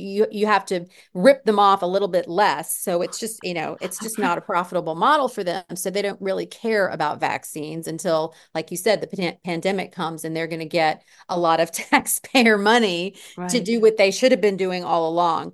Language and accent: English; North Carolina, United States; there's a representative from North Carolina, which is my home state.